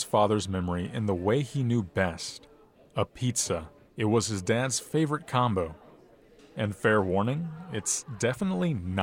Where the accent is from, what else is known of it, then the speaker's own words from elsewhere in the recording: Raytown, Missouri, United States; Growing up in Raytown, I've ate here countless times.